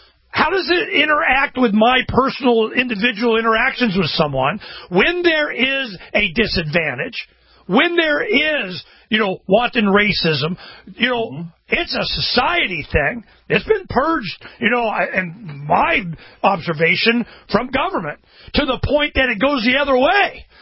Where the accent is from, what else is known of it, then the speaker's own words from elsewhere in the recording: Florida, United States; I grew up in Florida in the 60s. I was born in 61.